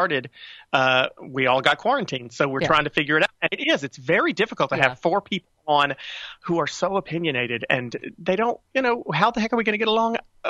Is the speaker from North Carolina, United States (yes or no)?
yes; North Carolina, United States; I grew up in North Carolina, still live in North Carolina, and I live in a very progressive area in North Carolina, thank God.